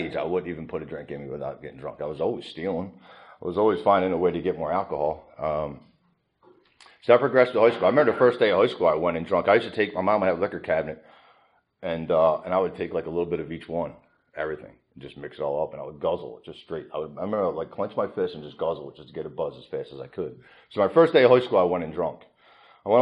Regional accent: Philadelphia, Pennsylvania, United States; So I grew up in Northeast Philly, normal family, like I was raised good, didn't want for anything

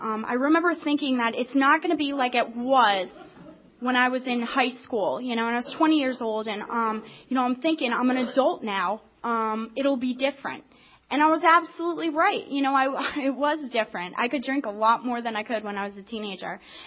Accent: New Jersey, United States; also born or lived in Florida; I ended up in school down in Florida. I grew up in New Jersey. I went down there because I thought, you know, surely I won't get in trouble down there.

